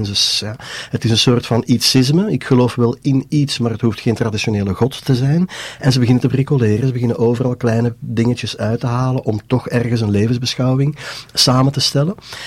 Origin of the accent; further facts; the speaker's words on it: Mechelen, Flanders, Belgium; Ik ben zelf van Mechelen.